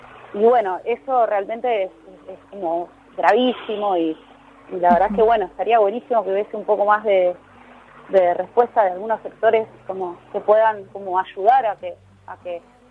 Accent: Buenos Aires Province, Argentina; Zona Oeste, que es conurbano bonaerense, la provincia de Buenos Aires, que yo soy de allá, no, o sea, no soy originalmente porteña, sino que soy como de provincia

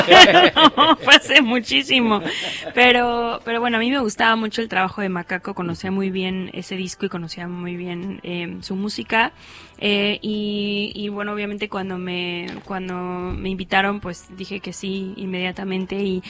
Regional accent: Mexico; Hice televisión en mi país

